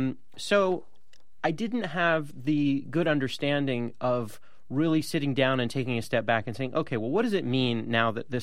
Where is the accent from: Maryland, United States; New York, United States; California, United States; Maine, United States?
California, United States; Santa Monica; my hometown of Santa Monica, California